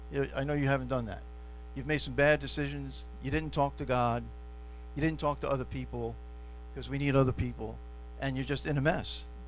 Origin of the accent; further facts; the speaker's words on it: New York, United States; maybe I was brought up in the New York metropolitan area. We're a little bit cynical by upbringing.